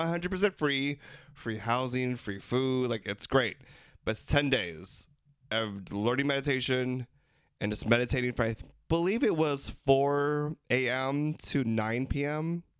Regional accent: Philippines; They're not really your family. We're Filipino. It's a safe space to be who you are.

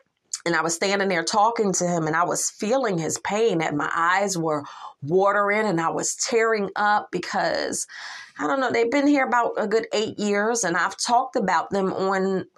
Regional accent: Philadelphia, Pennsylvania, United States; I was growing up in Pennsylvania. I lived in Philadelphia when I, you know, was growing up. And then I lived in a few other parts of Pennsylvania

